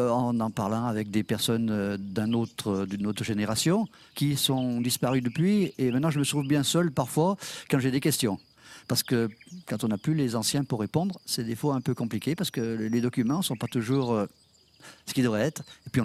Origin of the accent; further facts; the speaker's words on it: Saint-Didier, France; je suis effectivement natif de Saint-Didier. 1952, donc j'ai un an de moins que mon ami Marie-Daniel.